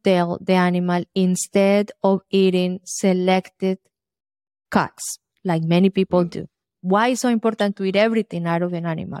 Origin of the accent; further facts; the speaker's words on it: Colombia; English is a second language; now in United States; I come from Colombia, South America. Mm-hmm. And in Colombia, we eat all the animals, I mean, nose to tail, everything. When I came to the States